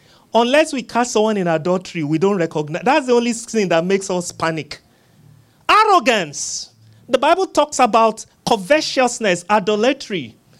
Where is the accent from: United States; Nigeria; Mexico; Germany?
Nigeria; I remember I was visiting from Nigeria once, and my brother who was much younger, and I don't know what he had in school. You know, I was the African boy in the house, right?